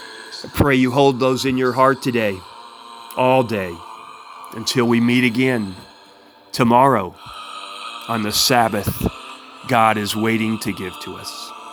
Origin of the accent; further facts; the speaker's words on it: Kentucky, United States; One of my old heroes from my home state.